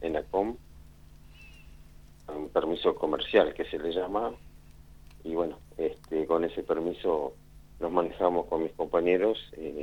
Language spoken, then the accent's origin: Spanish; Trelew, Chubut, Argentina; now in Comodoro Rivadavia, Argentina; Yo vengo de chico, estuve en Trelew y quise hacerlo en Trelew hace como 25 años atrás